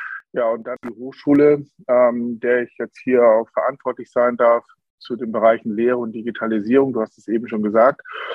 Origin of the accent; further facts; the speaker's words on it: Hamburg, Germany; born there; now in Frankfurt, Germany; Ich bin gebürtiger Hamburger